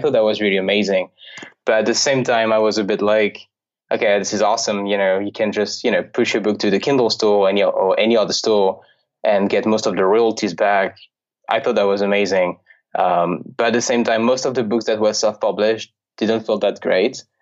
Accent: Paris, Île-de-France, France; English is a second language; also born or lived in Toronto, Canada; So I'm from Paris. I was born and raised in Paris. Studied most of my studies in Paris as well, in France.

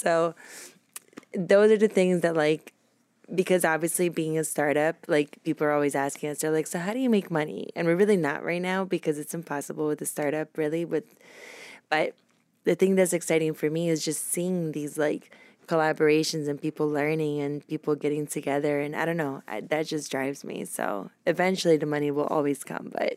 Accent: Brazil; So I was born in Brazil

